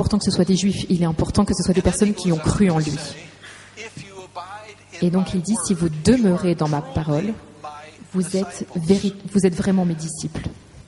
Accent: United States; je viens des États-Unis d'Amérique, et c'est un pays où, ok, toutes les cultures sont différentes

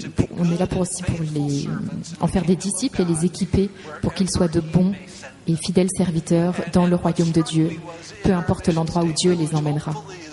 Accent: United States; je viens des États-Unis d'Amérique, et c'est un pays où, ok, toutes les cultures sont différentes

